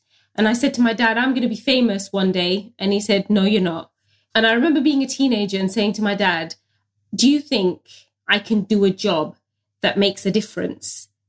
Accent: United Kingdom; being a British first generation Bangladeshi Muslim woman working in an industry that never really had space for me

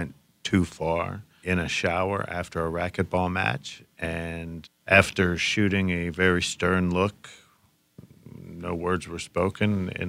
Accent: Johnstown, Pennsylvania, United States; Beginning when I was 10 years old in my hometown of Johnstown, Pennsylvania, in my Catholic school of St. Clement's Parish

